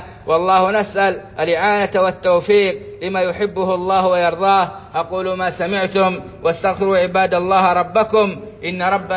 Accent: Saudi Arabia

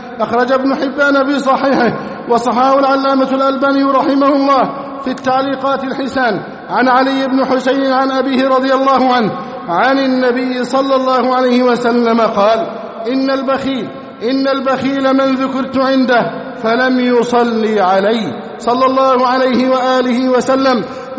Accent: Egypt; بلدنا مصر

